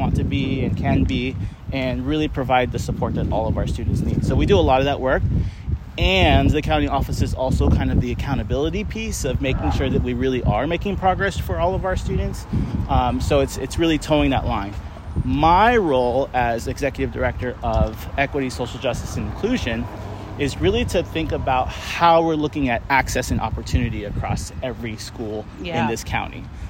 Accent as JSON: {"language": "English", "town": "San Bruno", "region": "California", "country": "United States", "tie": "born or raised there", "also_born_or_lived": "South San Francisco", "said": "It took me a long time to say that I am from the Bay. I'm not originally born here in this area, but I came here very young. So I did all K through 12 schools, public schools in San Bruno and in South City my whole life."}